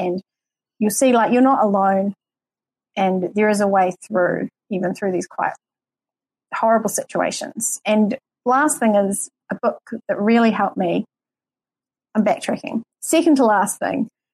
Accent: New Zealand; accent: New Zealand; You can understand my New Zealand accent.

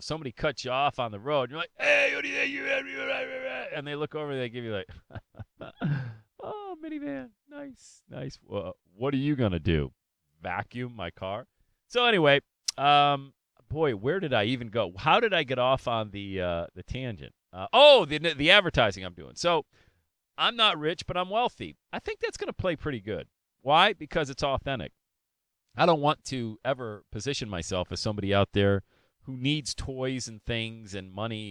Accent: Bradford, Pennsylvania, United States; recall my mom going to a job every morning to raise 8 kids by herself as a nurse in a factory in my hometown of Bradford, PA.

